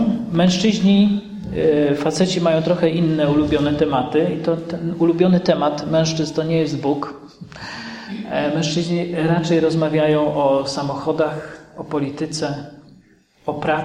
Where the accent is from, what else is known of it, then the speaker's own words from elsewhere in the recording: Kraśnik, Lublin Voivodeship, Poland; w mojej rodzinnej miejscowości Kraśnik na Lubelszczyźnie